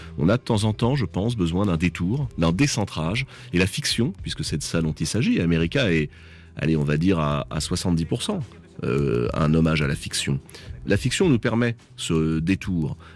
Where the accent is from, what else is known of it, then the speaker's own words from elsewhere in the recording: France; On est français et on comprend ce monde depuis notre point de vue de français